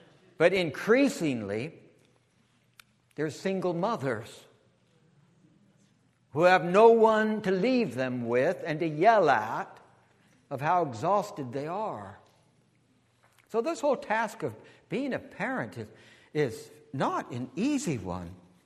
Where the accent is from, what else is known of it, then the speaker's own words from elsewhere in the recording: California, United States; We moved back to California. I grew up hiking in the Sierra Nevada mountains of California